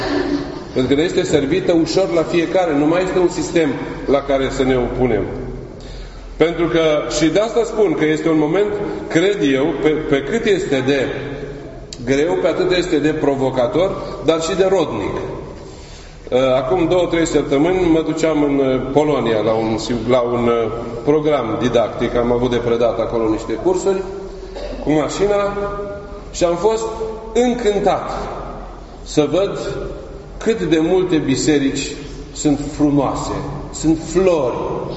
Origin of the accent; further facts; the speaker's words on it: Romania; Adică noi, prin forța lucrurilor, am avut foarte mult de suferit în istorie, ca români. Și am răbdat și am suferit.